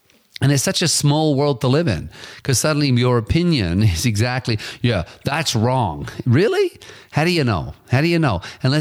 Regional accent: England, United Kingdom; I grew up in England

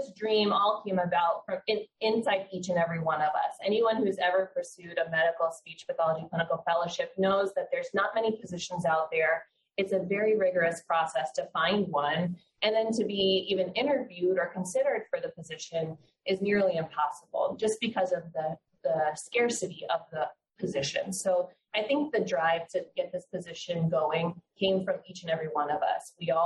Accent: Fort Lauderdale, Florida, United States; now in Tampa, United States; I'm also a native Floridian. I'm from Fort Lauderdale area, actually. And I moved up to Tampa for this fellowship position.

